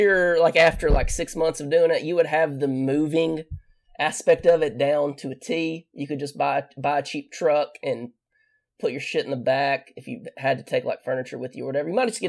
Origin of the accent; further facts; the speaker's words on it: Athens, Alabama, United States; born there; I was born at Huntsville Hospital, I guess